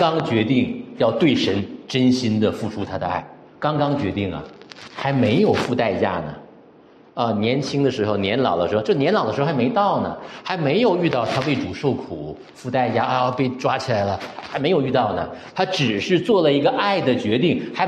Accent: China; 我们中国人对这个状态很熟的对吧

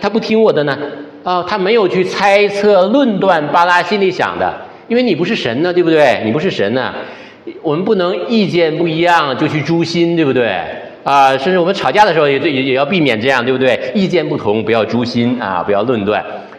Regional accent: Shenyang, Liaoning, China; 我老家是东北啊，我老家在沈阳。东北男人只要听到四个字儿，就什么都不怕了啊！

